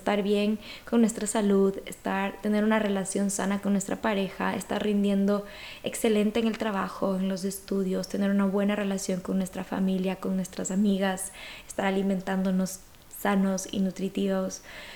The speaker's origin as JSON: {"language": "Spanish", "country": "Ecuador", "moved": "as an adult", "lives_now": "Valencia, Spain", "said": "actualmente estoy viviendo en Valencia, yo soy de Ecuador y me mudé hace 2 años acá."}